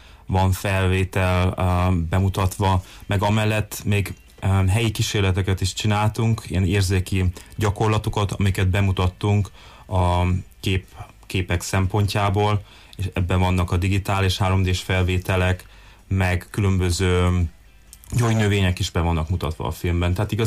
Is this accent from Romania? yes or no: yes; Târgu Mureș, Mureș County, Romania; moved away; mivel elköltöztem már régóta Marosvásárhelyről, meg Erdélyből, úgy fel akartam elveníteni az emlékeimet